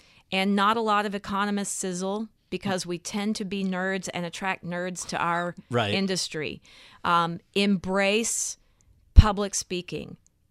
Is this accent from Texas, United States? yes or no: yes; Texas, United States; It's that I was raised in the South, in Texas, and there's this sense of perpetual optimism.